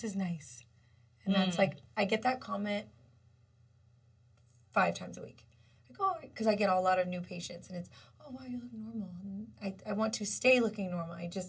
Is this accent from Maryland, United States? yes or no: no; Kansas, United States; now in Scottsdale, United States; working in a hospital in Kansas. I'm from Kansas.